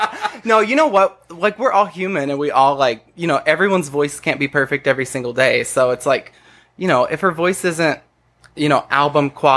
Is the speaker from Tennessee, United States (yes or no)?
yes; Tennessee, United States; And so for me, growing up in East Tennessee, I wasn't really like, you know, anybody around me.